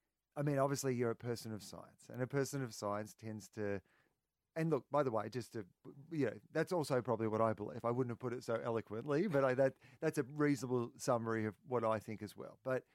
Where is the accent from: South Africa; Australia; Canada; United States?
Australia; being an Australian summer